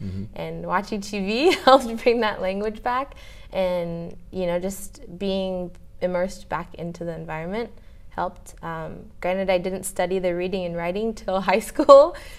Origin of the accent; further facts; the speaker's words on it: Washington, United States; also born or lived in Japan; We also lived in Okinawa for a couple years. That's where my brother was born. But after Okinawa, we moved back to America, to Washington State, and I did all of elementary school there from first to fifth grade.